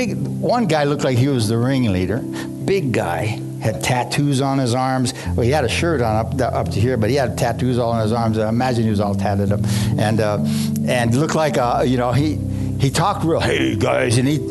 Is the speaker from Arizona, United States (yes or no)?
yes; Tucson, Arizona, United States; I'm from Tucson, Arizona.